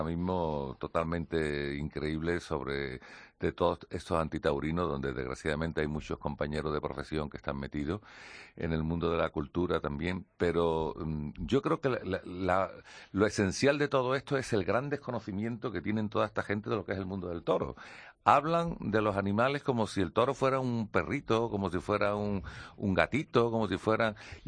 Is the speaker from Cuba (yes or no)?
no; Seville, Andalusia, Spain; soy sevillano, me gustaba el torero artístico, tenía gusto toreando.